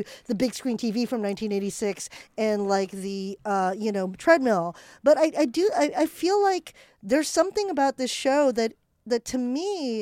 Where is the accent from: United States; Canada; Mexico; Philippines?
Philippines; maybe I just have a reaction to Japanese colonizers because I'm Filipino.